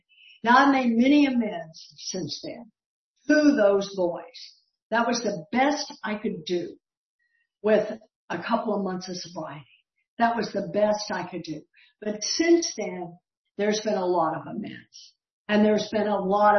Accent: Texas, United States; And when I grew up in Texas, the Baptists hated the Catholics.

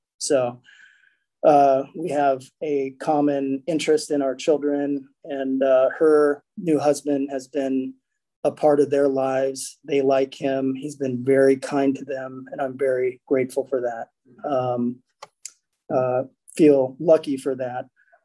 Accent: Oklahoma, United States; born there; I was born in Oklahoma, two parents.

